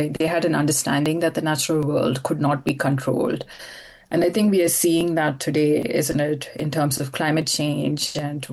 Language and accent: English; India; even though I grew up in India and we do have that different relationship with the landscape